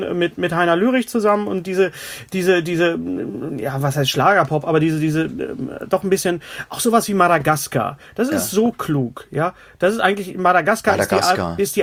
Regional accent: West Germany, Germany; weil ich bin ja ein Wessi.

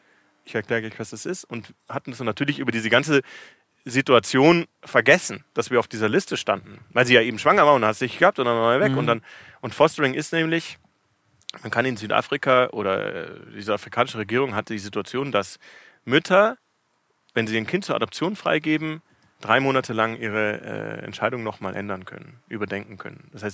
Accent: Munich, Bavaria, Germany; now in Cape Town, South Africa; Dann war ich 2007 bis 2009 mehr in München. Da hatte ich auch eine Wohnung. Ich bin aus München ursprünglich.

